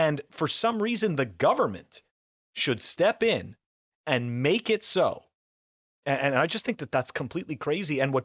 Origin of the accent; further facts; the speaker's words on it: Canada; And for the people who don't know, I'm originally from Canada.